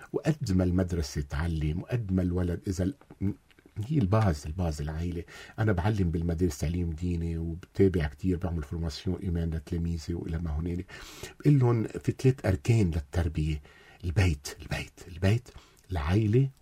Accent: Lebanon; نحن كلبنانية نحن منحبها كتير.

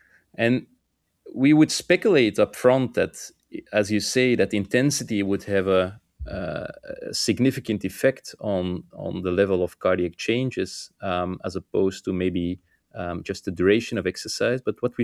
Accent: Belgium; I'm a cardiologist from Belgium, working in Hasselt

